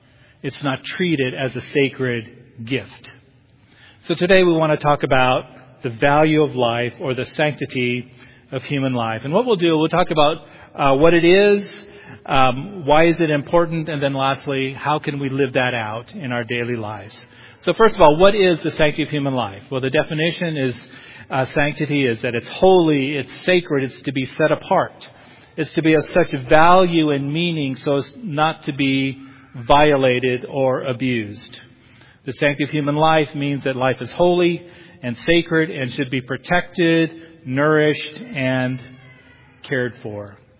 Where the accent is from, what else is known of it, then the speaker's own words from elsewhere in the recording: California, United States; now in Boise, United States; when my wife and I moved to Boise 3 years ago from California, so I have to admit that I am from California.